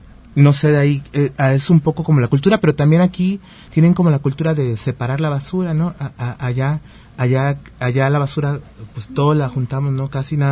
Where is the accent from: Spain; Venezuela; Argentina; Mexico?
Mexico; Chilpancingo, Guerrero; Nosotros venimos de la ciudad de Chilpancingo, que es la capital del estado. No tenemos como mucho turismo, pero tenemos muchos centros turísticos cerca.